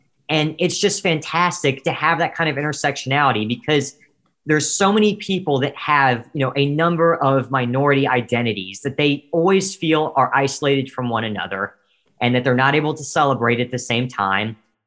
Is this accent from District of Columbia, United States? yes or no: no; Cincinnati, Ohio, United States; because I'm moving from Cincinnati to California to study at Stanford University.